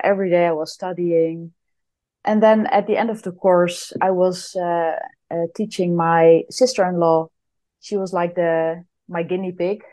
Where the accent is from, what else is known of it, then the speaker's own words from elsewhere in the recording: Leiden, South Holland, Netherlands; English is a second language; also born or lived in Amsterdam; I was born in Leiden in the Netherlands. And then I moved out of the house when I was 18 to Amsterdam.